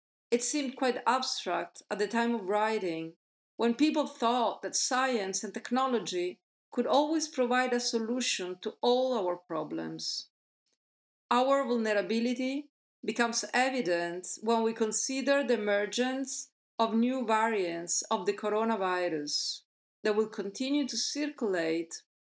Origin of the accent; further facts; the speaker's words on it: Marche, Italy; now in Netherlands; I've been living in the Netherlands for 30 years, but originally I come from Marche, a beautiful region in the center of Italy.